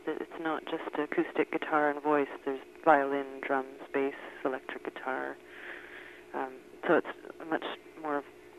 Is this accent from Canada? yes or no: yes; Dunham, Quebec, Canada; I grew up in Dunham.